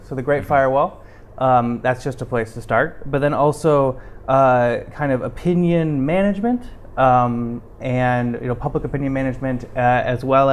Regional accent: United States; No, I'm a Z guy. I'm American.

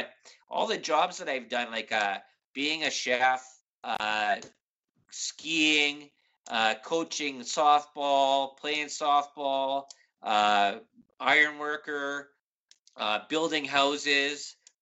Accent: Toronto, Ontario, Canada; also born or lived in Thunder Bay; See, I was born in Thunder Bay, and then before I was 1, moved down to Toronto area because my dad got a job for Ontario Hydro.

